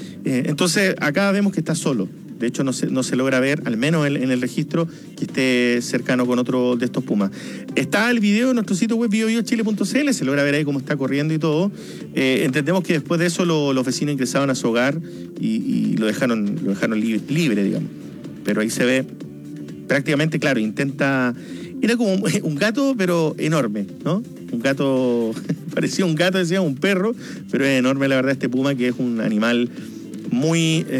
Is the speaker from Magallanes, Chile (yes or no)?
yes; Magallanes, Chile; yo vengo de la región de Magallanes y allá los avistamientos de pumas son bastante... son bastante seguidos en la zona de la región